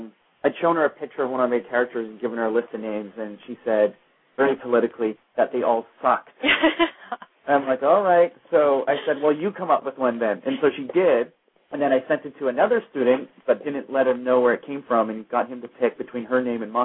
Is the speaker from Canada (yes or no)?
yes; Canada; when I was a kid growing up in a small rural town, and it's probably much, I grew up in Canada, but it's much the same in the U.S.